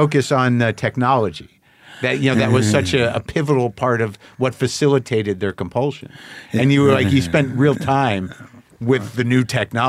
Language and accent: English; New Mexico, United States; I remember when I was a little kid, I grew up in New Mexico, they shot Convoy in Albuquerque